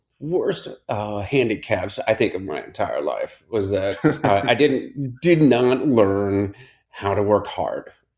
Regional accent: Akron, Ohio, United States; I grew up in Akron, Ohio, in the suburbs, played football and ate apple pie.

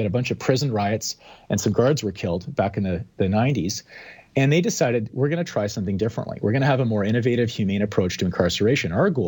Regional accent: Calgary, Alberta, Canada; now in Vancouver, Canada; I live in downtown Vancouver. I grew up in Calgary.

